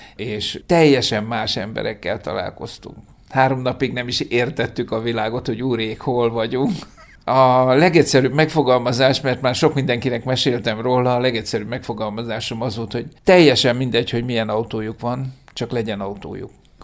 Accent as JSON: {"language": "Hungarian", "country": "Hungary", "said": "Mert hogy ott érzik igazán, hogy magyar emberek vagyunk, és hogy tisztelnek és becsülnek minket azért, amit csinálunk és ahogy csináljuk."}